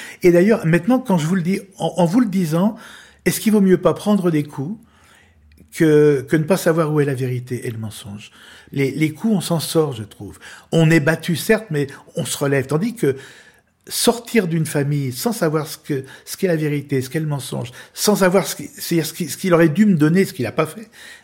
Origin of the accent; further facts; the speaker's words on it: Lyon, Auvergne-Rhône-Alpes, France; et Lyon, puisque mon père est de Lyon et j'ai été élevé à Lyon.